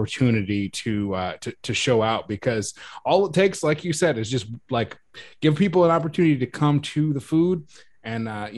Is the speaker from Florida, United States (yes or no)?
no; California, United States; I grew up in the Bay Area, and there's a very big culture around that.